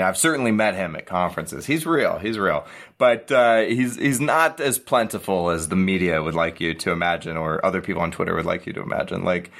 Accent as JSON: {"language": "English", "country": "United States", "tie": "born or raised there", "said": "It's hard for me not to because this is the only place I've ever lived, and I am uniquely American in that way."}